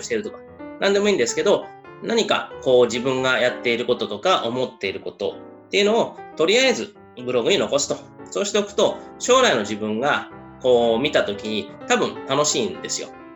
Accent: Toyama, Japan; now in Tokyo, Japan; 今このポッドキャストは故郷の富山ですね、実家で録音してます。普段は帰省って3日ぐらいがせいぜいなんですけど、今は東京の方には部屋もないし

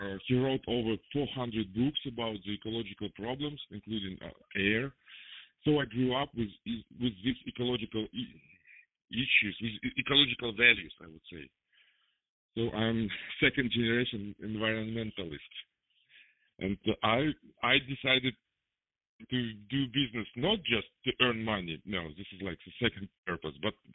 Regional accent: Kazakhstan; So I'm originally from Kazakhstan.

